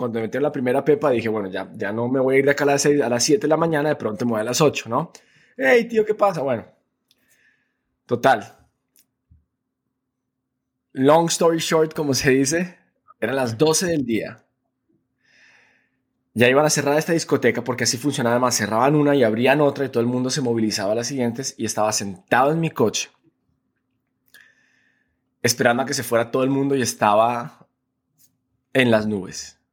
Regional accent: Valencia, Valencian Community, Spain; yo me crié en España. Yo llegué a España a los 10 años y viví en España a los 10 a los 20 años. Viví en Valencia.

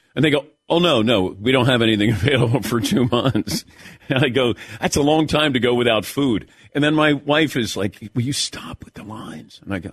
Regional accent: Ohio, United States; I'm from Southern Ohio.

